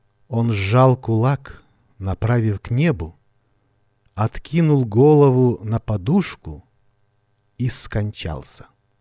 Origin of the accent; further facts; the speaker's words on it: Chennai, Tamil Nadu, India; Russian is a second language; Я вырос и родился в Индии, в городе Ченнаи. Мой отец был из Керала, мама из Ченнаи.